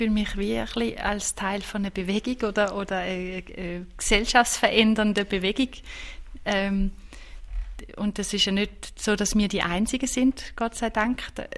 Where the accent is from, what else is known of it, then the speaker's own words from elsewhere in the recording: Denmark; ich komme aus Dänemark